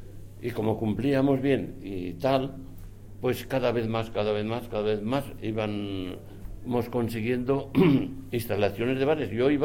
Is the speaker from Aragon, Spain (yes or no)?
yes; Zaragoza, Aragon, Spain; moved away as an adult; llegamos allá cinco de Zaragoza, todos limpiecitos de dinero, allá al puerto de Caracas.